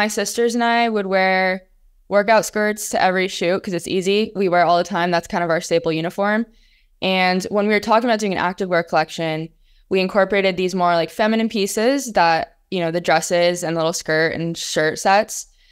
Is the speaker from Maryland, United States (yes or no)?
no; Sarasota, Florida, United States; we actually got to do the shoot in my hometown, Sarasota.